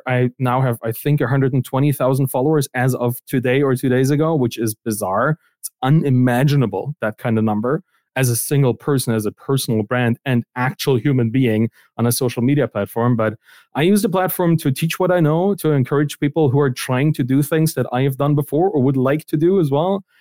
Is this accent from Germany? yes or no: yes; East Germany, Germany; I come from East Germany. That's kind of where I grew up, and it took us a while to get technology there.